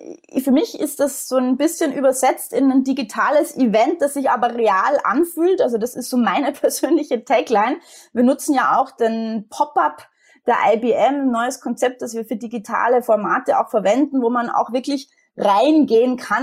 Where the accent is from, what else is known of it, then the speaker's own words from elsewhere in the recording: Austria; Jetzt bin ich Österreicherin, wie man unschwer erkennen kann. Und wie viele Österreicher bin ich absolut Wintersportfanatisch.